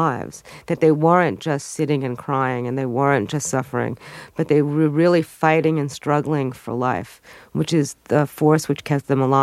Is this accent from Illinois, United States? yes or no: no; Brooklyn, New York, United States; I mean, what are your tragedies growing up in Brooklyn?